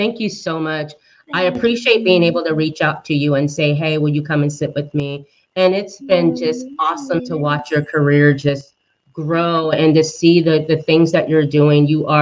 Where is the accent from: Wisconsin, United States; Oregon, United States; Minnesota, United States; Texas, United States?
Oregon, United States; I'm from the Northwest. I'm from Oregon. So you get that Oregon-y feel, you know.